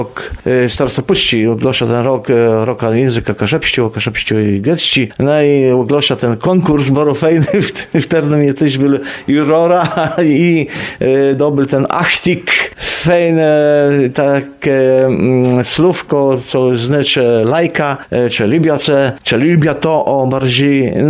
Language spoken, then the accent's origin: Polish; Pomeranian Voivodeship, Poland; że jej język inszy jak polski, tyło na naim terenie i my jesteśmy kaszubi.